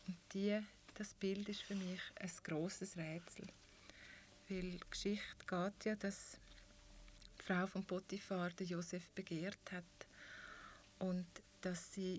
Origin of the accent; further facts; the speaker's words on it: Italy; weil ich bin auch Italienerin.